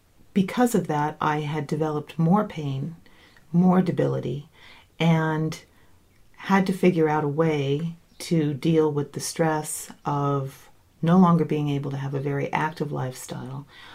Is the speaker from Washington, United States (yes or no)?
yes; Seattle, Washington, United States; I am a naturopath from Seattle, Washington